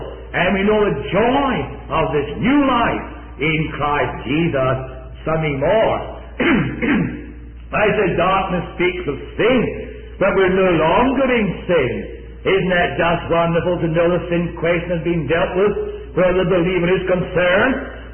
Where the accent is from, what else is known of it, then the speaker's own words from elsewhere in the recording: Scotland, United Kingdom; being a Scotsman, I'm going to answer your question by asking another. Scotsman always does that.